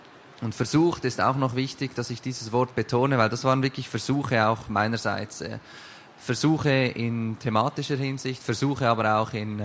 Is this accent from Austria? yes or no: no; Switzerland; ich komme aus der Schweiz, 24 Jahre alt, Rechtsstudent.